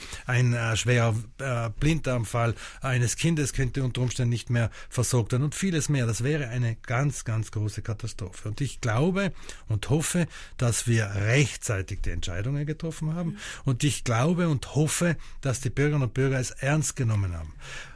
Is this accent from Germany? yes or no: no; Trentino-Alto Adige, Italy; Da sind wir Südtiroler wirklich anders.